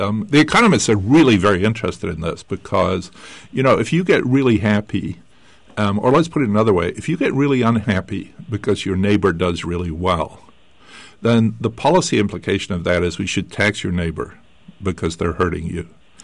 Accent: Scotland, United Kingdom; where I grew up in Scotland, and that's true, you know, in much of Britain

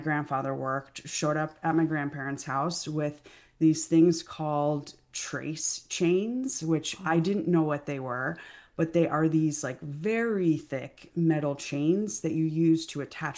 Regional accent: United States; At the end of the day, like I am American. You know, my family has been here for multiple generations

